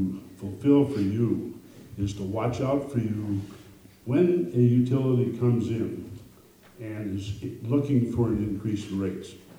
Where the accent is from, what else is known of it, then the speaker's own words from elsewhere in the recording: Ronan, Montana, United States; now in Hamilton, United States; I live in Hamilton, was born and raised in Ronan, came off a farm up there. My family continues to farm in that area